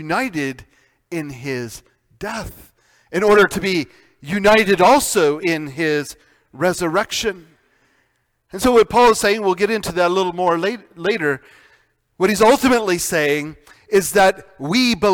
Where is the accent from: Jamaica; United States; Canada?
Canada; and foremost a Canadian citizen, but we are Christian who in this time and in our life are, indeed, we are Canadian citizens.